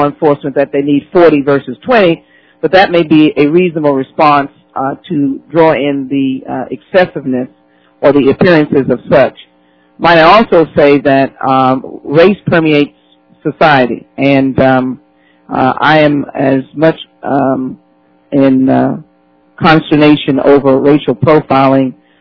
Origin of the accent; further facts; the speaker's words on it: Texas, United States; I'm from Texas, so you know we've had some misshots and quails